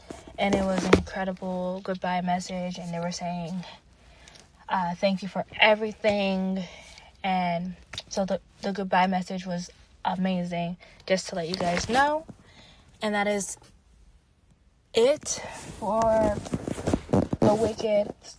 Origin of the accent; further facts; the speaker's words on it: Canada; as a Canadian, Thanksgiving in October